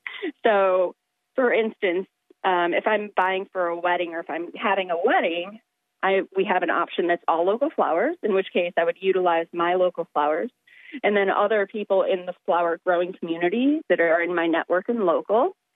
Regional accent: Big Rapids, Michigan, United States; So myself, I grew up in, I like to call it Podunk, but I grew up in Big Rapids, and my mom was a florist with a flower store.

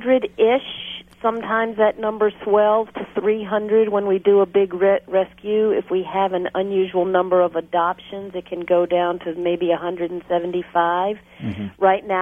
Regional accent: Virginia, United States; I was a farm girl in Virginia. You might hear it in my accent. I grew up on a horse farm, a thoroughbred horse farm

